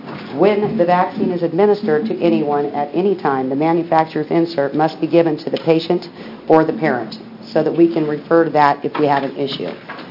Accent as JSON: {"language": "English", "town": "Coos Bay", "region": "Oregon", "country": "United States", "said": "I come from Coos Bay, Oregon."}